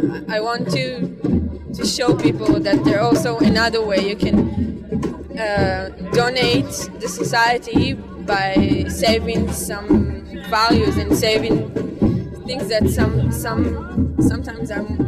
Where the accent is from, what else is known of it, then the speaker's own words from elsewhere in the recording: Tel Aviv, Tel Aviv District, Israel; English is a second language; I'm 19. I'm also from Tel Aviv.